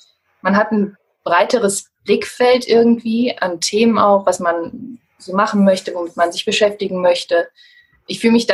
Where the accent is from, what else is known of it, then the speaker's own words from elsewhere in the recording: Cologne, North Rhine-Westphalia, Germany; Ja, also ich komme aus Köln, also bin auch in Köln geboren.